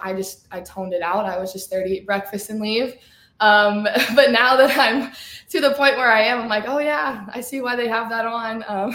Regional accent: Nebraska, United States; So I'm originally from Nebraska. Then I chose to go to the University of Nebraska, Wyoming. I was a pre-vet major originally, grew up around the farm.

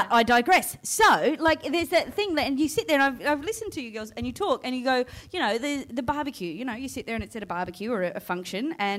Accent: Port Adelaide, South Australia, Australia; I'm from Port Adelaide, whatever.

